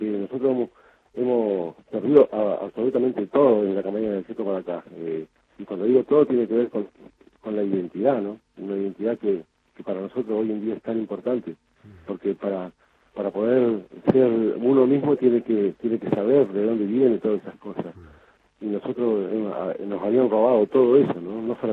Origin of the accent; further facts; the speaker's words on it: Cushamen, Chubut, Argentina; Yo soy una persona de 50 años, vuelvo a repetir, vengo de Cusamen, de Cusamen, todo lo que he dicho, una comunidad que está arriba del Pesquera